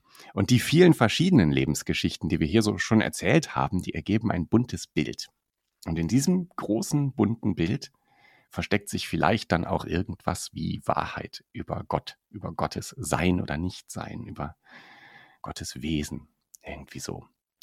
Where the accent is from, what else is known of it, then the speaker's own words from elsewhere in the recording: Münster, North Rhine-Westphalia, Germany; als Münsteraner kenne ich Gronau natürlich ein bisschen.